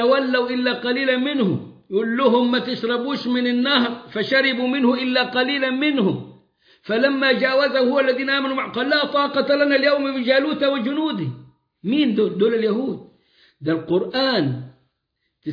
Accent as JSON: {"language": "Arabic", "country": "Egypt", "said": "بيننا كمصريين"}